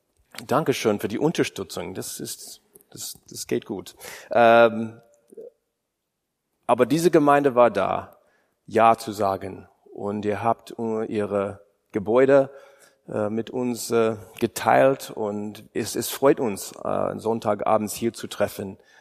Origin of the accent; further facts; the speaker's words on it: Wyoming, United States; German is a second language; moved away as an adult; now in Cologne, Germany; Ursprünglich komme ich aus Wyoming. Vielleicht habt ihr schon meine komische Akzent gehört. Und so für die letzten 10 Jahre sind wir auch hier in Köln